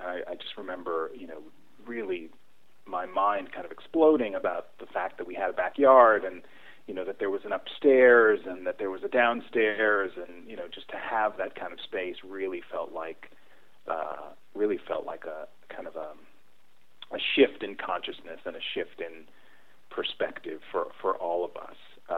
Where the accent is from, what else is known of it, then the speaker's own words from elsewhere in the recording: Brooklyn, New York, United States; I was born in Brooklyn, Fort Greene, Brooklyn, at St. John's Hospital, I believe.